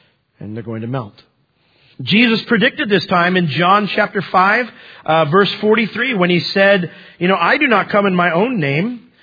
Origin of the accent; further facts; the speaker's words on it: New York, United States; born there; moved away; I was born in New York. So when we moved down here, there were certain things that were a little bit different, you know.